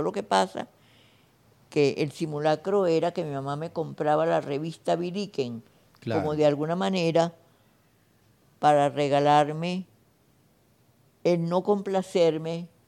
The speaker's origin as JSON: {"language": "Spanish", "country": "Venezuela", "said": "creo que nosotros, los venezolanos, no nos dimos cuenta que con la independencia, que fue muy rápido, desaparecieron los españoles de Venezuela"}